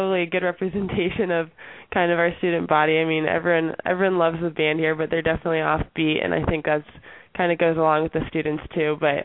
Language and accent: English; Manhattan Beach, California, United States; And obviously, growing up in Manhattan Beach, I learned to play volleyball on the beach